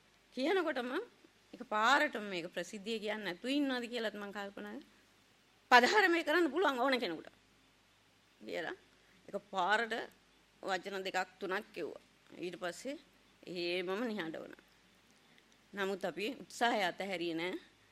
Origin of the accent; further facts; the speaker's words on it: Warakapola, Sabaragamuwa Province, Sri Lanka; මං හැදුනේ වැඩුනේ මෙතන ඉඳන් කිලෝමීටර් 8ක් විතර එහා පැත්තේ වරකපොලට, පොඩ්ඩක් එහා පැත්තේ තමයි මගේ තාමත් ගෙදර තියෙනවා.